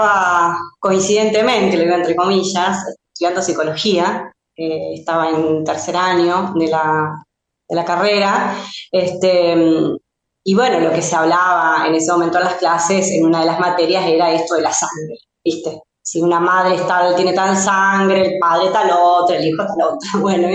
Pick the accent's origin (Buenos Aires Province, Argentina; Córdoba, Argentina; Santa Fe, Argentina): Santa Fe, Argentina; Rufino; yo venía mucho acá a mi ciudad, yo estudiaba en Rosario, ¿no? Soy de acá de Rufino, provincia de Santa Fe